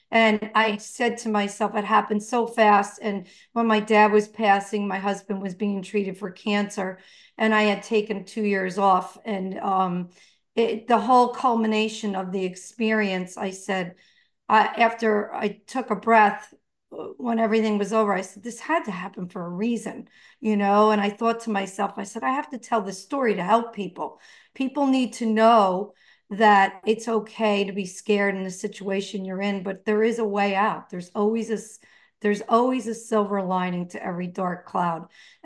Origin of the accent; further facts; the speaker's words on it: Jackson, New Jersey, United States; Well, I hail from Jackson, New Jersey. I'm over by where everybody knows Great Adventure. I've been here for 21 years, but I'm a Jersey girl. I've been here my whole life.